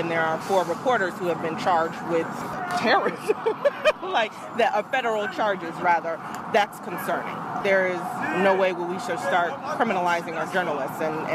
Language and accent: English; Snellville, Georgia, United States; now in New York City, United States; No, I'm actually from Georgia.